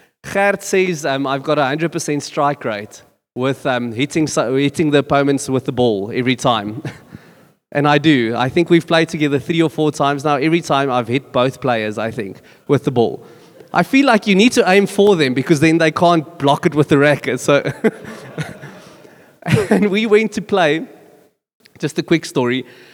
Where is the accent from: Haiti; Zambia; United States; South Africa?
South Africa; Boksburg, Gauteng; I got saved out of quite a rough neighborhood. I come from Boksburg.